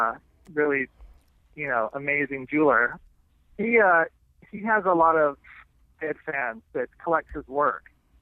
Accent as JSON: {"language": "English", "town": "St. George", "region": "Utah", "country": "United States", "tie": "born or raised there", "said": "Oh, I'm sorry, St. George."}